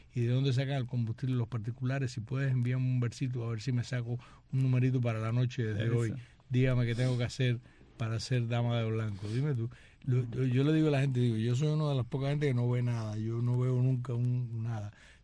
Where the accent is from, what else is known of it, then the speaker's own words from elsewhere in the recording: Venezuela, Ciego de Ávila, Cuba; Mi pueblo es Venezuela, aquí en Ciudad de Ávila.